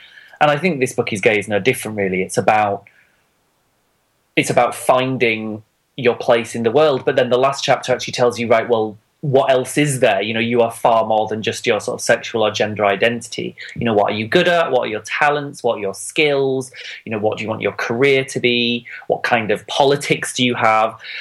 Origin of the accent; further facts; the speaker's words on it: Yorkshire and the Humber, United Kingdom; Growing up near Bradford, I could well have been the only gay in the village.